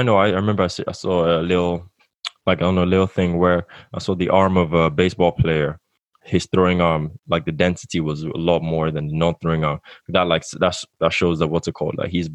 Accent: Nigeria; Because when I grew up in Nigeria, most of the time you're either running in a field

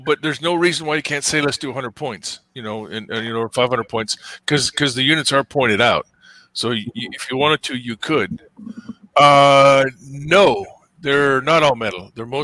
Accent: Montana, United States; Yeah, I grew up in Montana, where the rest of them are.

